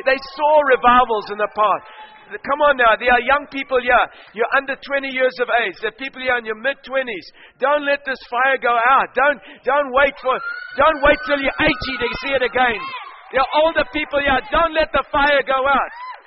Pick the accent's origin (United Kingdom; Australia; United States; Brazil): Australia; I was visiting from Australia